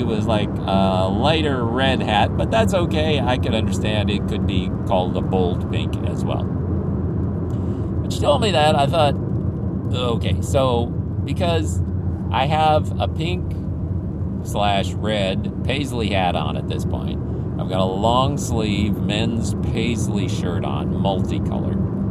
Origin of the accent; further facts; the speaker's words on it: Philippines; I am a missionary kid. I grew up in the Philippines.